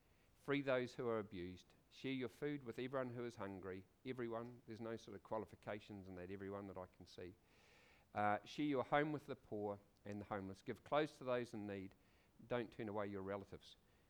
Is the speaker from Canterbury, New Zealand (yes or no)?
yes; Ashburton, Canterbury, New Zealand; I grew up in Ashburton